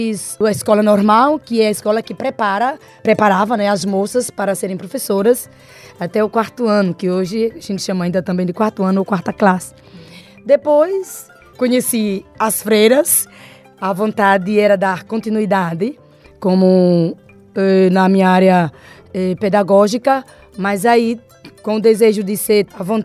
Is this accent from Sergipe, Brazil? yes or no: yes; Aracaju, Sergipe, Brazil; now in Guinea-Bissau; eu tenho 56 anos, sou brasileira do Nordeste, Aracaju, Sergipe. Estou aqui na Missão Católica de Contubuel